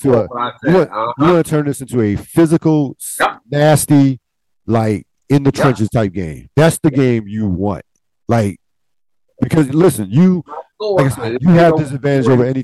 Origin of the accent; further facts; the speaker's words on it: Philadelphia, Pennsylvania, United States; I grew up in the Philadelphia area.